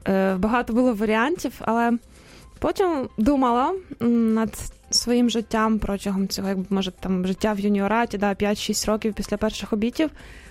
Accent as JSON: {"language": "Ukrainian", "region": "Kyiv", "country": "Ukraine", "tie": "born or raised there", "said": "бо я, власне, з Києва родом, так, якби, теж ходила як молодь до парафії Святого Олександра"}